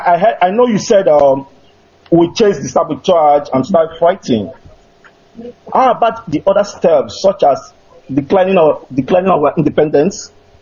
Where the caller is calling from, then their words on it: Catalonia, Spain; I'm calling from Catalonia, Spain.